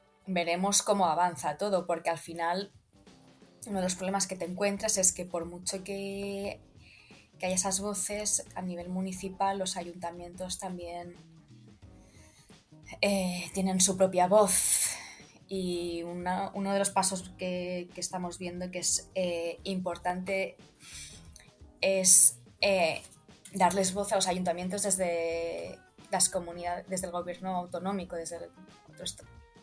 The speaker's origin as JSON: {"language": "Spanish", "region": "Catalonia", "country": "Spain", "said": "yo como catalana empiezo a ver la luz, empiezo a ser más optimista"}